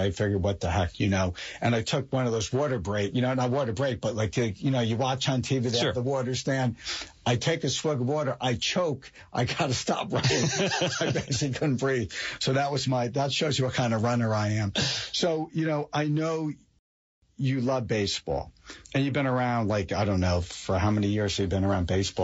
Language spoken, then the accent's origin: English; New Jersey, United States; So one of the things, because I grew up in New Jersey and, you know, Seton Hall basketball, Pirate, you know, I went to Syracuse, but I am Big East and, you know, way back.